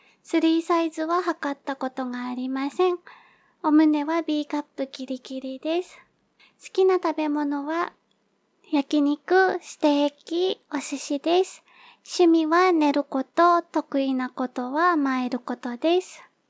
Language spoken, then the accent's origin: Japanese; Kanagawa, Japan; 出身地は神奈川です。年齢は24歳で